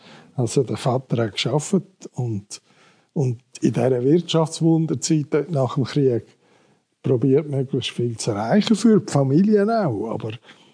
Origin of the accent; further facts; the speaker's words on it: Oerlikon, Zurich, Switzerland; also born or lived in Bern; Geboren wurde bin ich in Bern, aber wo ich noch ganz klein war, sind wir auf Oerlikon gezügelt.